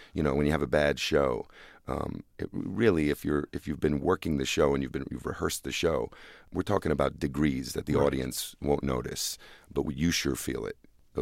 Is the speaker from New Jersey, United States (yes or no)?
yes; New Jersey, United States; also born or lived in Puerto Rico / Florida; Yeah, I grew up in New Jersey and then lived for 2 years in Puerto Rico when my mom remarried.